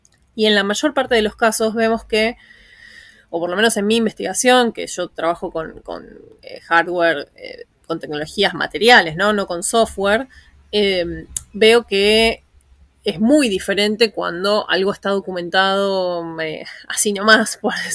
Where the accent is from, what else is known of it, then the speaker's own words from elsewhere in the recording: Argentina; estoy afiliada al Centro de Investigaciones para la Transformación en Argentina, que es de donde soy originalmente.